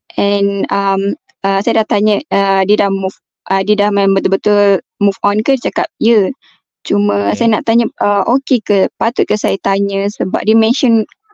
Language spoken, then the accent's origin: Malay; East Coast, Malaysia; Saya dari Pantai Timur, umur mid-20.